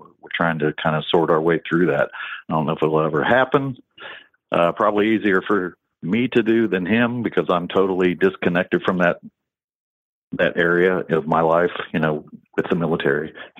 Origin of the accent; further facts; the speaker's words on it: Ohio, United States; I'm from Ohio. On my dream sheet, Ohio all the time.